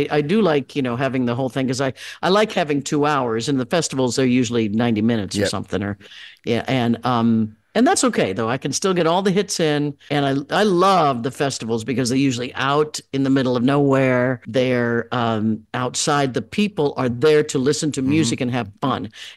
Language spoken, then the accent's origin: English; Kansas, United States; And I grew up in Kansas in the Midwest, and we had like one radio station, and it played everything.